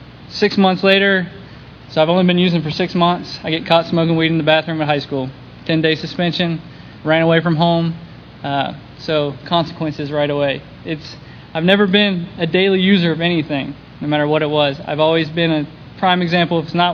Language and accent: English; Ohio, United States; You know, I was born and raised in Ohio, just south of Columbus.